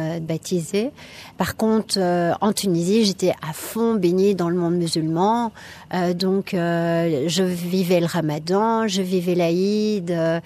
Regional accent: Brussels, Brussels-Capital Region, Belgium; Ben, la Belgique, je viens de Bruxelles. Donc, c'est vrai que la ville, la capitale me manque.

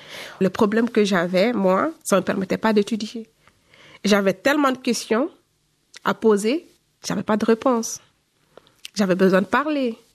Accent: Guinea; now in France; Parce qu'ici, il y a le calcaire, mais chez nous, en Guinée, il n'y a pas de calcaire.

